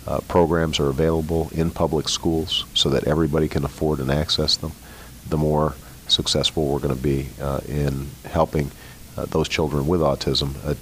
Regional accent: United States; It's only when you go overseas where you start realizing, boy, I'm really American.

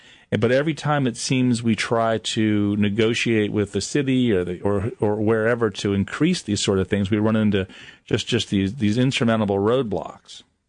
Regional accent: Virginia, United States; when I grew up in Chesterfield County, it seemed like we opened up a high school every 3 or 4 years.

